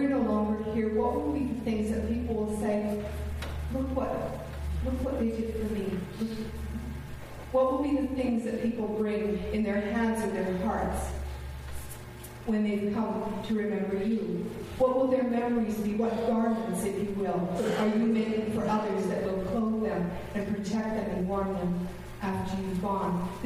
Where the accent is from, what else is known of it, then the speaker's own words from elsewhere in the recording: Sulaco, Ontario, Canada; Well, it just happens that Sulaco, Ontario is my hometown.